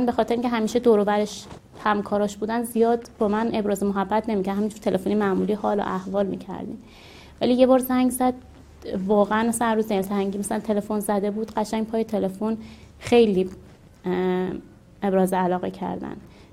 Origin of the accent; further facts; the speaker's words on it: Tehran, Tehran Province, Iran; born there; همسر شهید … متولد سال 1362 در تهران به دنیا اومدم.